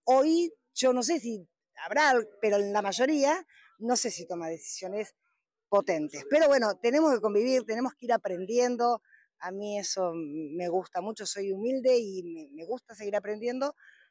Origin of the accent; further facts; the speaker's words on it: Buenos Aires, Argentina; also born or lived in Pergamino; Yo he vivido 18 años en Pergamino, soy de Buenos Aires, pero he vivido en Venado Tuerto, en María Teresa